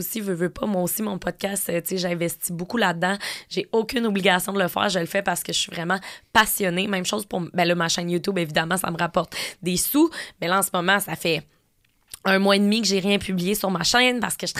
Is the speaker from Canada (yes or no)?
yes; Quebec, Canada; j'ai 26 ans, et je viens de la Beauce, moi, à la base